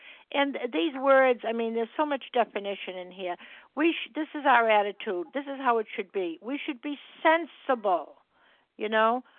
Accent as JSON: {"language": "English", "region": "Massachusetts", "country": "United States", "said": "I'm from Massachusetts."}